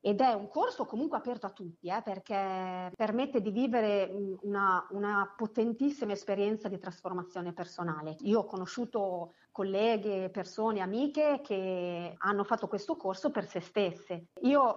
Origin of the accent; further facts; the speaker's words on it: Emilia-Romagna, Italy; poi sono romagnola, quindi.